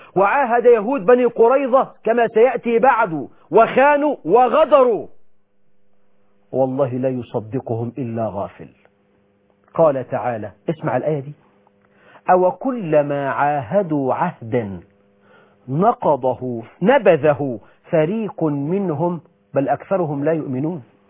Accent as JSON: {"language": "Arabic", "country": "Egypt", "said": "بلدنا مصر"}